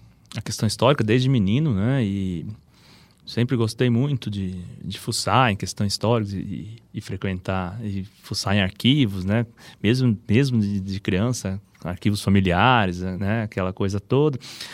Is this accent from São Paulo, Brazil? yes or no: yes; Lençóis Paulista, São Paulo, Brazil; also born or lived in Bauru; cresci na região de Bauru, né, onde eu morei, né, por mais de 10 anos no total, mas eu cresci em Lençóis Paulista, que era uma pequena cidade no interior de São Paulo.